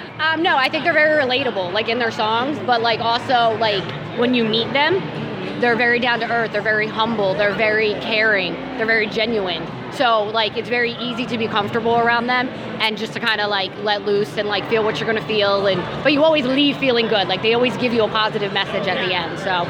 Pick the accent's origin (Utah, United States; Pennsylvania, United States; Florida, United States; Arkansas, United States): Pennsylvania, United States; Philadelphia; I'm from Philadelphia.